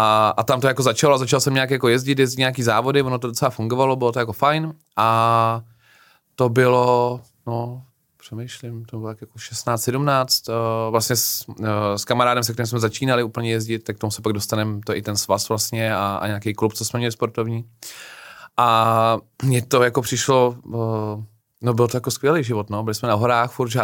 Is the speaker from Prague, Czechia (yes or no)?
yes; Prague, Czechia; Tak mm-hmm. Já jsem na to patřičně hrdý a hodně to říkám všude, kde můžu.